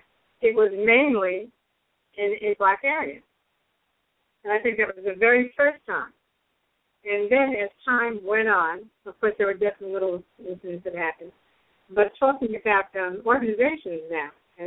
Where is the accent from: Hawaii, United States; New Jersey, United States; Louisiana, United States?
New Jersey, United States; growing up in New Jersey, I felt a little different.